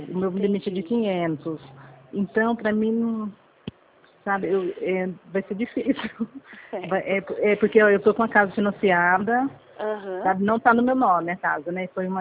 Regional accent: Cornélio Procópio, Paraná, Brazil

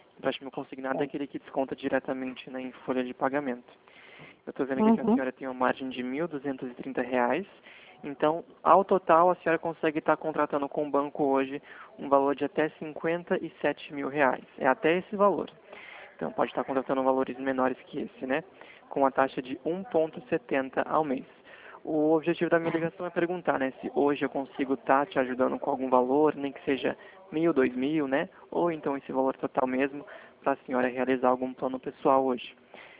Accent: São Roque, São Paulo, Brazil; Eu também sou de São Roque

